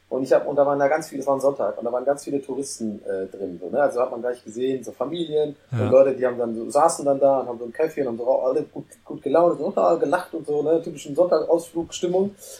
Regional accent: Hamburg, Germany; Ich bin Hamburger, ich wohne hier

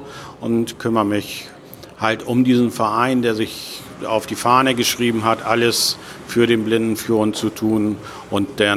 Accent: Hamburg, Germany; Ich komme aus Hamburg

